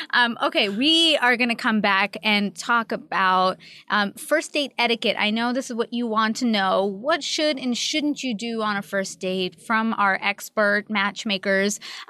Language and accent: English; Canada; Like, I'm Canadian.